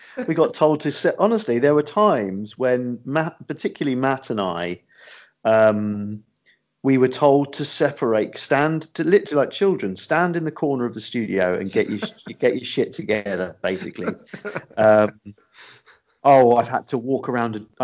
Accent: Bognor Regis, South East England, United Kingdom; Because I'm from Bognor Regis originally. My family are all from the South Coast. Well, my mum was from London, and she met my dad in Chichester. So all of my family pretty much are in the South Coast.

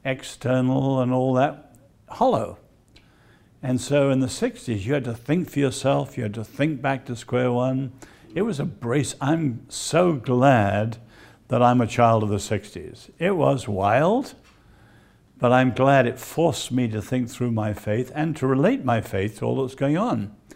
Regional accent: Henan, China; Well, I was born in China, and we lived in north central China in the Henan province.

